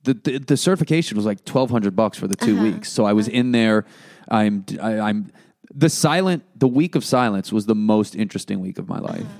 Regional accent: United States; I grew up right outside Manhattan and I needed a job to be stable.

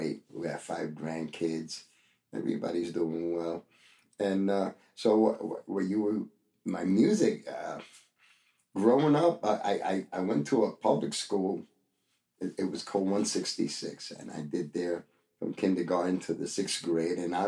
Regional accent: Manatí, Puerto Rico; born there; And I was born in Manatí, Puerto Rico.

